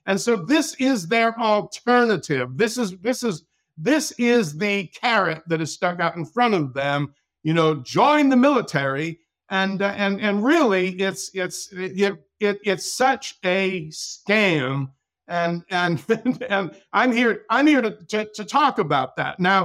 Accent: Massachusetts, United States; born there; Of course, I was born in Massachusetts, and long story short, and this is pretty wild, both of my parents died before I was 13 years old.

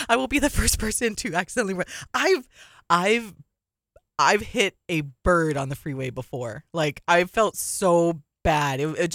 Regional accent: Waipahu, Hawaii, United States; And I credit that a lot to growing up in Waipahu, because we didn't use our air conditioning a lot because my mom always liked to conserve electricity

